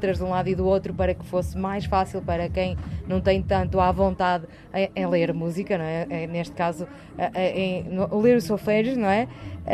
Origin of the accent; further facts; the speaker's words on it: Norte, Portugal; Somos minhotos e marotos. Minhotos pela região em que nos inserimos